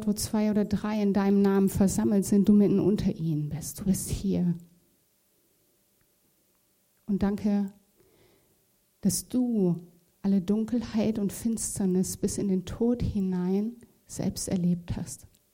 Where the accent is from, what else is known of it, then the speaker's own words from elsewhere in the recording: Gütersloh, North Rhine-Westphalia, Germany; Ich komme ja aus Gütersloh